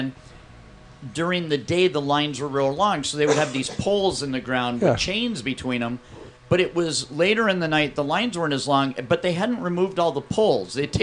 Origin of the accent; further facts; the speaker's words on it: Arizona, United States; Right next to my hometown.